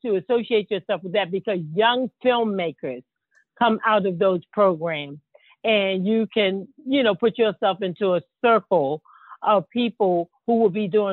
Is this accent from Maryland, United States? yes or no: yes; Baltimore, Maryland, United States; So I'm from Baltimore, Maryland. And so Baltimore is not New York.